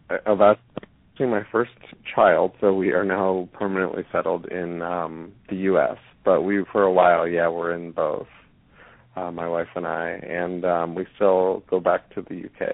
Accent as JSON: {"language": "English", "town": "New York City", "region": "New York", "country": "United States", "tie": "born or raised there", "said": "I grew up in New York City, for instance, and there, if your store doesn't succeed within 6 weeks, they tear it down and put up something new."}